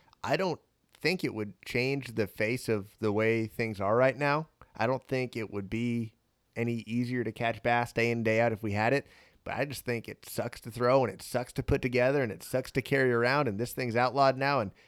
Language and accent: English; Arizona, United States; And I'm from Arizona. I'm thin-blooded.